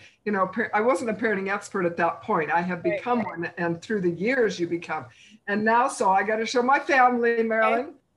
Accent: Los Angeles, California, United States; moved away as an adult; also born or lived in Washington; I grew up in Los Angeles, but then we took them up there and had these Camelot years.

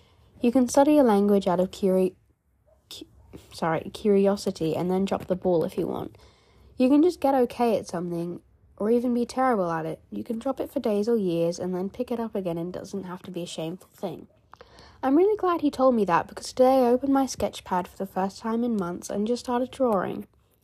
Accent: United Kingdom; now at this point when I'm British, I'm not all fancy, you know, London posh, southerners.

